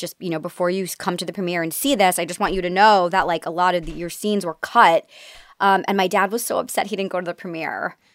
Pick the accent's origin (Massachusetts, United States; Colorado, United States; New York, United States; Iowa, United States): New York, United States; So, you know, growing up in New York, you have so many cool opportunities.